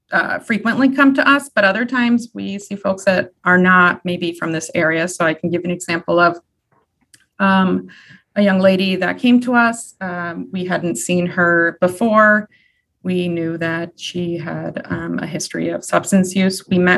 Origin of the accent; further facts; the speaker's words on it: Holyoke, Massachusetts, United States; One, I'm from Holyoke, so I've always wanted to work in this community.